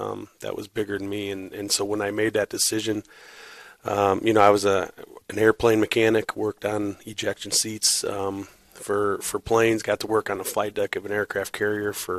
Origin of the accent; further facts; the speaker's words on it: Hebron, Indiana, United States; I'm from the region. I grew up in Hebron. Both my parents worked at the steel mills all their lives.